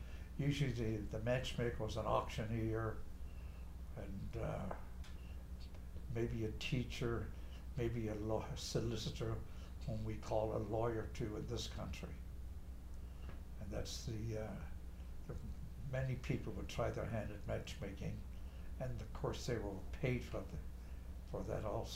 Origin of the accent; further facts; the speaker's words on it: Ireland; matchmaking was quite an activity in their time and in my time growing up in Ireland